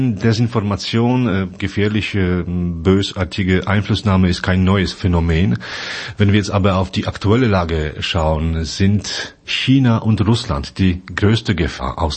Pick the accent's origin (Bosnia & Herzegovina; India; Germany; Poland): Poland; Ich komme aus Polen.